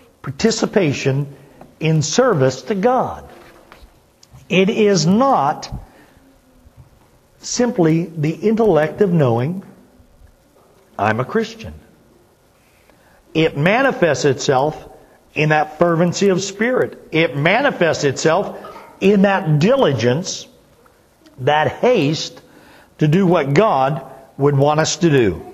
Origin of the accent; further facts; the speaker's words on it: Upper Ohio Valley, United States; I grew up in the Upper Ohio Valley, not far from a place they would have summer camp meetings.